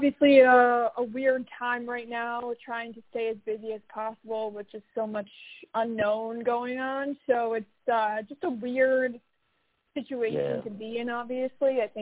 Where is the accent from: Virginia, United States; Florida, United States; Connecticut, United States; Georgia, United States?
Connecticut, United States; now in Houston, United States; Yeah, I'm from Connecticut, so I'm down in Houston still. My sisters and my mom are in Connecticut.